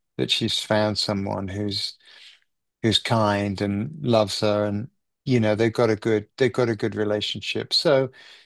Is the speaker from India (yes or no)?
no; England, United Kingdom; I'm English. I'm not good on public, displays of emotion.